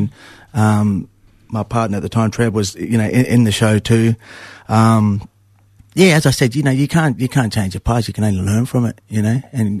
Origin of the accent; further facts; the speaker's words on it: Inala, Queensland, Australia; also born or lived in Rockhampton; I was born in Rockhampton, raised, and mum and dad brought us down here to West End, and then we moved out to Inala